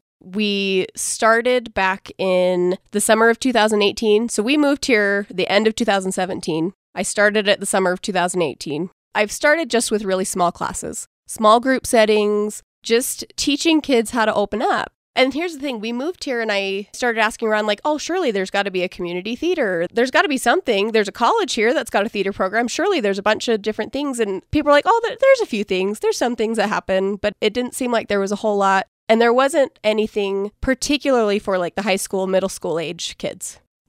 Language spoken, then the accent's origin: English; California, United States; Like I said, I grew up in California, so I've always had a huge passion for performing arts in general.